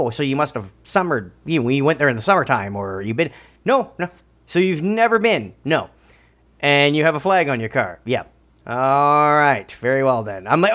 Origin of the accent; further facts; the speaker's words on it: Canada; I am Canadian.